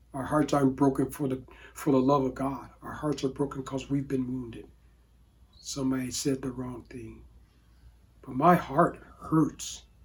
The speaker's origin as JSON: {"language": "English", "town": "Cleveland", "region": "Ohio", "country": "United States", "tie": "born or raised there", "said": "growing up in Northern Ohio, in the Cleveland area"}